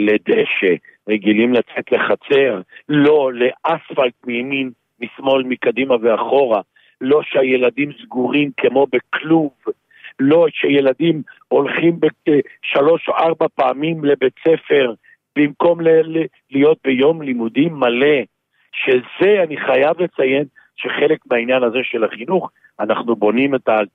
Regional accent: Northern District, Israel; born there; אני אומר את זה אחרי שאני נולדתי פה, מגדל את הילדים שלי פה

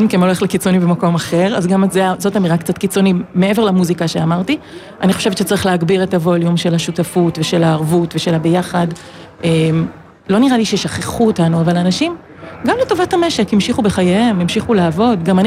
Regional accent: Tel Aviv, Tel Aviv District, Israel; now in Sa'ad, Israel; לא, אני תל אביבית, אני מפה מהאזור.

